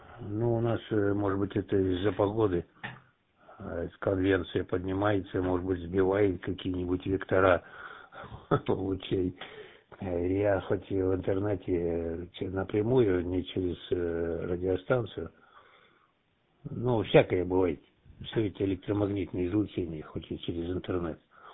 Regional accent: Siberia, Russia; Я комнатный сибиряк.

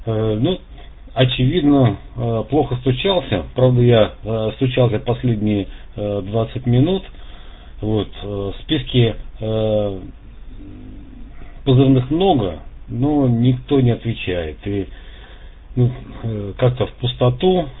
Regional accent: Lipetsk, Lipetsk Oblast, Russia; Я из Липецка

